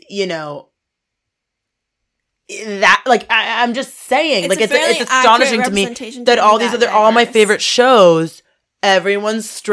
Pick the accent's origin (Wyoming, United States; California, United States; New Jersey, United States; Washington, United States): New Jersey, United States; also born or lived in New York City; We were both somewhat from New York City. My family moved to the suburbs, New Jersey.